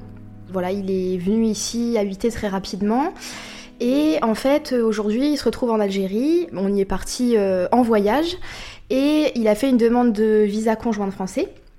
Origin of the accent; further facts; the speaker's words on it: France; J'en ai presque parfois limite honte de dire que je suis française